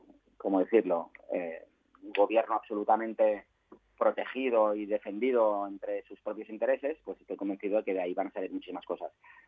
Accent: Catalonia, Spain; Yo como catalán

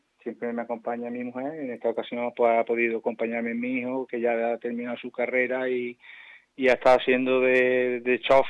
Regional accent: Spain; siendo el primer español

